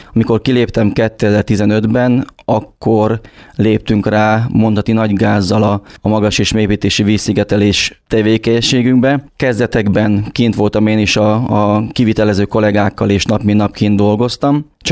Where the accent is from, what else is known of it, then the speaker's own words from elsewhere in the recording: Transylvania, Romania; Erdélyből származom, egy nagyon kis faluból, valójában egy közel 1000 fős faluból származom. Nagyszüleim neveltek